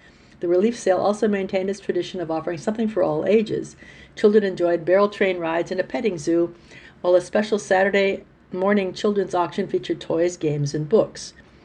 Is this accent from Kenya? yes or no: no; Tuscola, Illinois, United States; Growing up in Tuscola during the late 40s and early 50s, my palate centered on fried food, mayonnaise, and donuts.